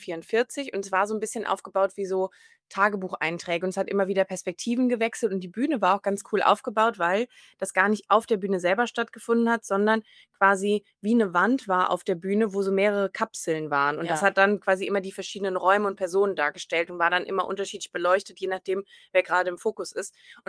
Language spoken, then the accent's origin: German; Germany